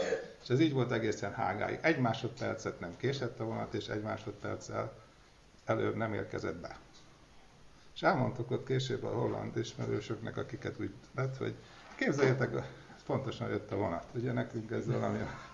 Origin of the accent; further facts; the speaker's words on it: Great Plain, Hungary; hát ugye én már sokszor mondtam, hogy alföldi vagyok